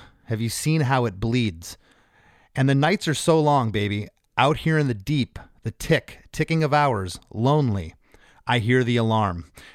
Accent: New Jersey, United States; Come on, I'm from Jersey.

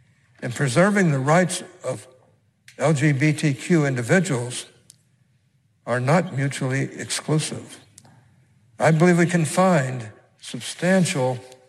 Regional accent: Utah, United States; In my home state, we were able to strike such a balance with the historic Utah Compromise.

